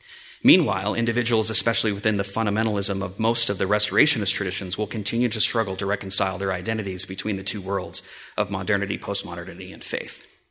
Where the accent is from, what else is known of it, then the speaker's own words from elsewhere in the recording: Tucson, Arizona, United States; I'm from Tucson. Local in Tucson, yeah.